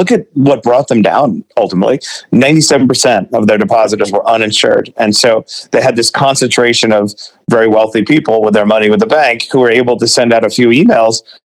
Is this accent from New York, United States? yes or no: yes; Queens, New York, United States; I'm from Queens, by the way, so I think I can exempt myself from that attitude.